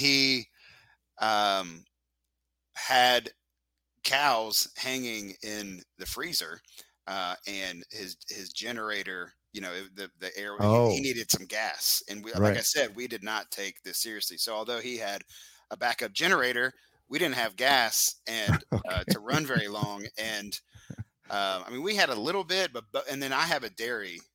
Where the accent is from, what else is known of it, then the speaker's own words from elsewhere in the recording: North Carolina, United States; also born or lived in Florida; I'm from North Carolina, but I've lived on the coast. I've lived in Florida.